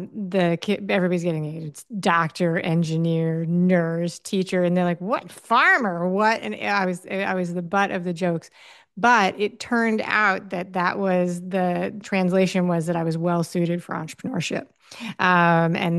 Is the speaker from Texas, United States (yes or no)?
no; New York City, New York, United States; Really hilariously, I grew up in New York City, and when I was in middle school, they gave us a job aptitude test.